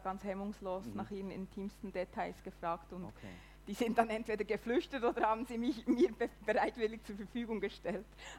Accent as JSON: {"language": "German", "town": "Hinterkappelen", "region": "Bern", "country": "Switzerland", "tie": "born or raised there", "said": "Also in Hinterkaplen, das ist bei Bern in der Nähe, ganz schön idyllisch."}